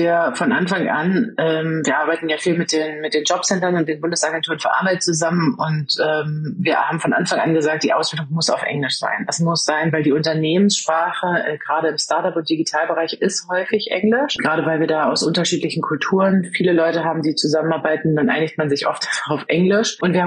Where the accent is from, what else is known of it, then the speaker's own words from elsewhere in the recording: Germany; Der Abschluss ist, glaube ich, auch was, wo wir als Deutsche sehr gerne drauf gucken